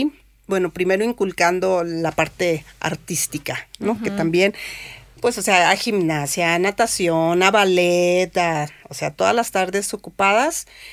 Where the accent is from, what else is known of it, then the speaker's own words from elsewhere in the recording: Culiacán, Sinaloa, Mexico; moved away; pues somos de Culiacán, o sea, a mí me encanta ir a Culiacán, disfruto mucho ir, pues allá está la familia